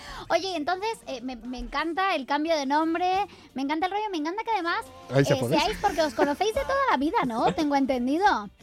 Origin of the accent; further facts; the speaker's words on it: Argentina; Yo soy una argentina típica. Primero porque ahora mismo tengo un acento ahí raro.